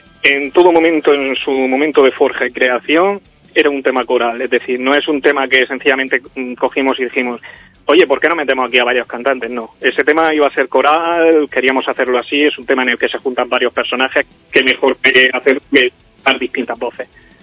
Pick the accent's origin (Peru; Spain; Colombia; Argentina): Spain; Murcia, Region of Murcia; nosotros somos de Murcia